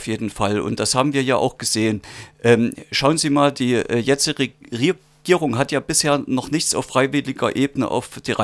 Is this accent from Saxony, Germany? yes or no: no; Saalfeld, Thuringia, Germany; Ich komme ja aus Saalfeld.